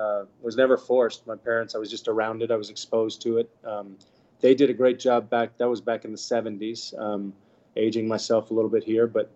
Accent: Bahamas; And my dad's from the Bahamas originally.

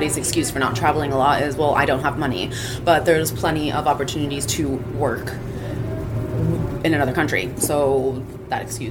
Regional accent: Florida, United States; Florida. Yeah, so, and I get off in Bangkok airport.

